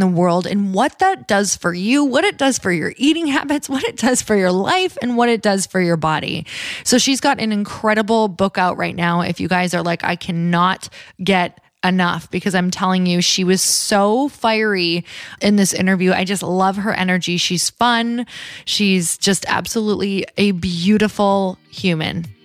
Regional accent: Midwest, United States; I let you know that I'm from the Midwest.

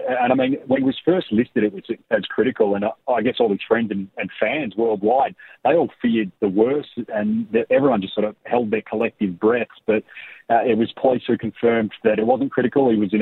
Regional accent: Perth, Western Australia, Australia; I'm from Perth

